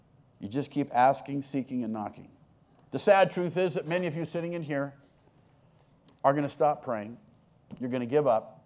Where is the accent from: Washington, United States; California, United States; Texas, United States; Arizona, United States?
California, United States; La Mesa; I mean, I grew up in La Mesa. That's on the hill, not in the pit.